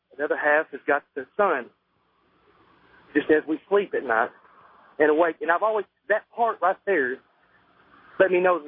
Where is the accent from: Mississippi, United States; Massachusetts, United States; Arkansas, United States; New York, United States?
Arkansas, United States; now in New Orleans, United States; I'm from Arkansas, and I'm working in New Orleans right now.